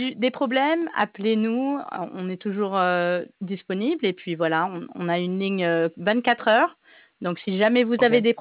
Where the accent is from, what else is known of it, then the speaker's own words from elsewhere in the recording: St. Barthélemy; Yeah, but I speak more French than anything because I grew up in Saint-Barthélemy.